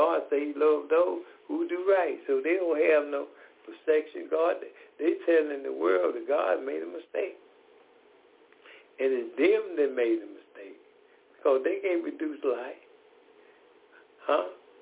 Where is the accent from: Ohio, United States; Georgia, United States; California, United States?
Georgia, United States; Decatur; I am from Decatur, Georgia.